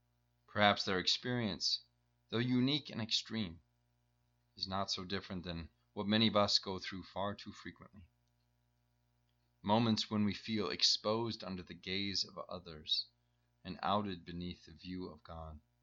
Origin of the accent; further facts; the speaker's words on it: Iowa, United States; most of the people in these two countries look very different than my neighbors did growing up in Iowa. I come from one of the whitest states in America